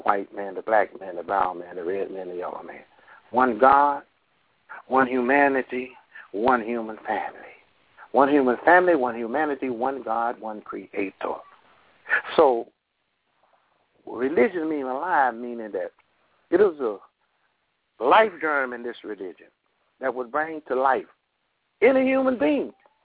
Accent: Brooklyn, New York, United States; I'm from Brooklyn, New York, and I'm a good friend of Imam Alpha Muhammad

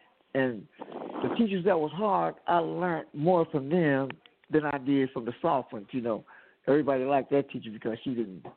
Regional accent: Oakland, California, United States; I came up in North Oakland. You know, that's right by Berkeley, I was raised in North Oakland, which is a pretty good area.

